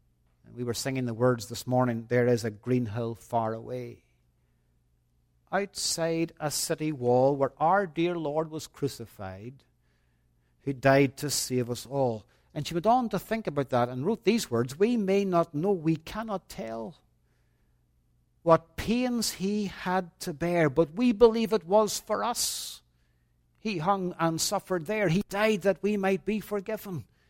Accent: Londonderry, Northern Ireland, United Kingdom; Most of you boys and girls know that I'm from Northern Ireland, from Londonderry. Londonderry is a walled city.

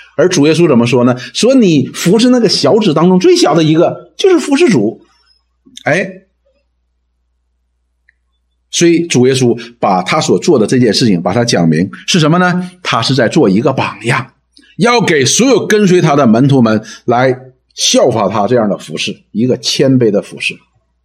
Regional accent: China; 我们中国人鼓励是青出于蓝而胜于蓝

